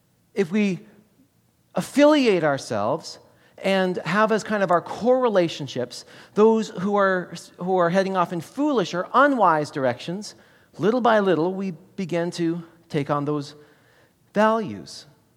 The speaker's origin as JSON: {"language": "English", "town": "Nelson", "region": "British Columbia", "country": "Canada", "tie": "born or raised there", "said": "Nelson, British Columbia is my hometown growing up there."}